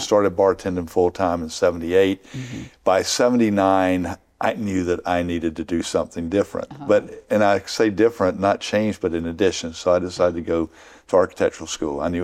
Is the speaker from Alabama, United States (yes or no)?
yes; Enterprise, Alabama, United States; I grew up in Enterprise, just 90 miles up the road.